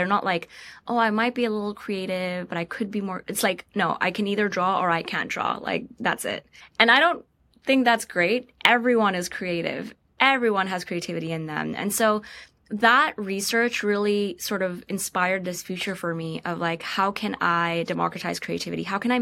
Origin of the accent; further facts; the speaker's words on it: Pakistan; And I'm from Pakistan. I grew up there.